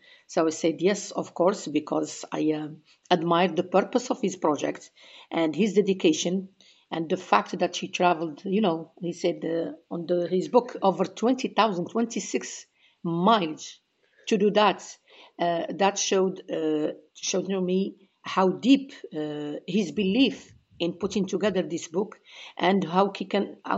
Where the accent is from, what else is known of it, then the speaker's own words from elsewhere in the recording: Morocco; English is a second language; I am from Morocco.